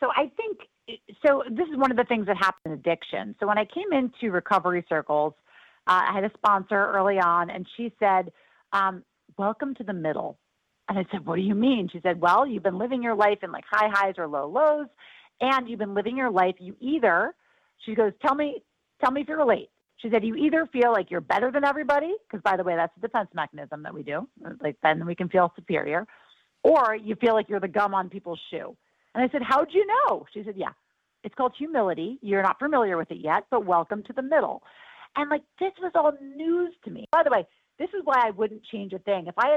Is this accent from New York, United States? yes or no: yes; New York, United States; because I had a mom on TV or I grew up in New York